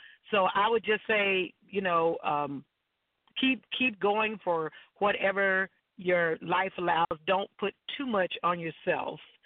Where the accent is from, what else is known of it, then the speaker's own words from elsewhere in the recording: the South, United States; We're from the South, so, you know, we were, you know, made to go to church, Sunday school every Sunday. And then when I came out here, I became a member of the choir.